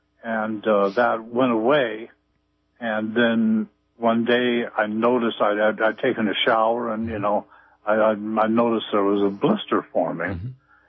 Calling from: Arcata, California, United States; Hello, I'm from Arcata.

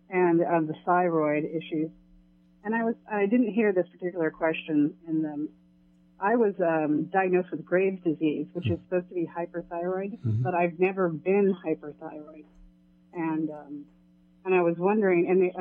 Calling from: Kansas City, United States; From Kansas City.

